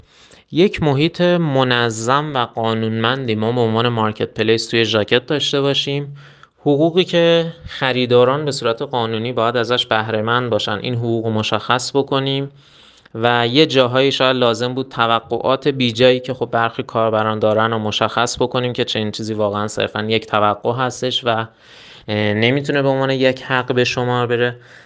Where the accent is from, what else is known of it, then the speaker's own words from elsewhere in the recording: Tehran, Tehran Province, Iran; born there; متولد تهران هستم.